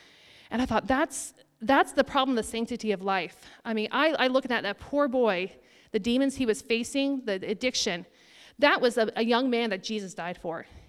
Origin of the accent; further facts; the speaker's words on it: Roseburg, Oregon, United States; So I was born in Roseburg, graduated from Umpqua Valley Christian School before they were at Dixonville and had a nice campus.